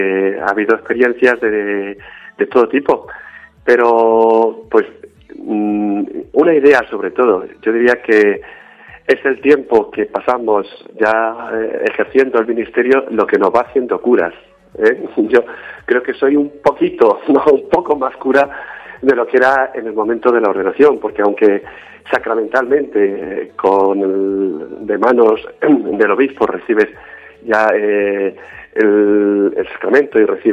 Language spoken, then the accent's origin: Spanish; Moral de Calatrava, Castilla-La Mancha, Spain; pues en mi pueblo, Moral de Calatrava, me hice monaguillo.